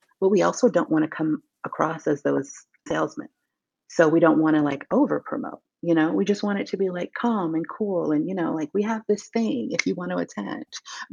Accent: San Diego, California, United States; born there; Like I was born in San Diego. I feel like I should have been born in Texas.

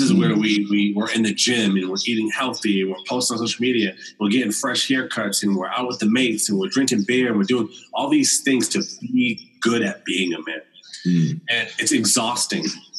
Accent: United States; You grew up in Australia. I grew up in America.

